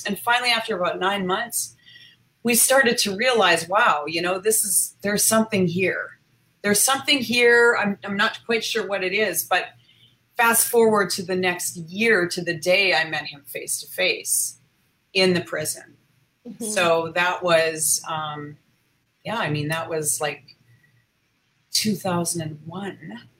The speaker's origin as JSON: {"language": "English", "country": "Canada", "said": "I was in the U.S. I'm from Canada."}